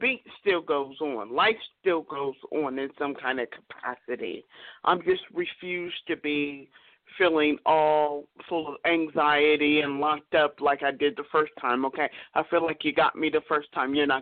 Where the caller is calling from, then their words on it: Ohio, United States; I am calling from Ohio.